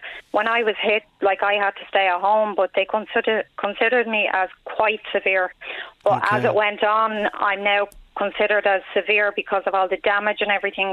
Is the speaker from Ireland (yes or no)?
yes; Dublin, Leinster, Ireland; now in France; I'm from Dublin.